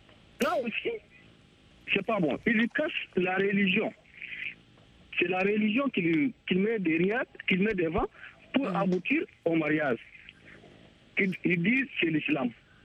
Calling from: Niger; Je suis au Niger, dans le département.

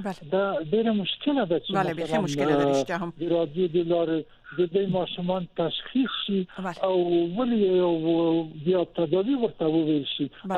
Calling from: Quetta, Balochistan, Pakistan; ما د کوټې څخه

